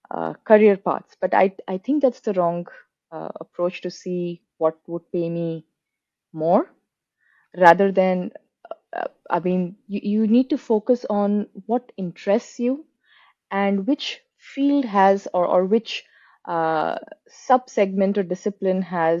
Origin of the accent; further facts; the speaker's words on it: India; speaking again from the experience of being an Indian student, especially if you are if you're working hard to get into an institute like the Indian Institute of Technology